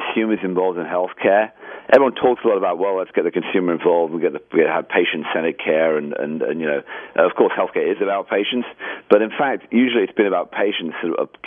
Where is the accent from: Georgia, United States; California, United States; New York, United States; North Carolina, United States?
California, United States; San Francisco; we're from, despite the accent, we're from San Francisco and the Silicon Valley area.